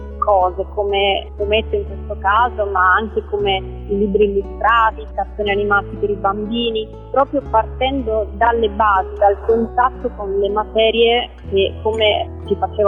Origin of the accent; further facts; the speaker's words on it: Verona, Veneto, Italy; perché io sono nata e vivevo a Verona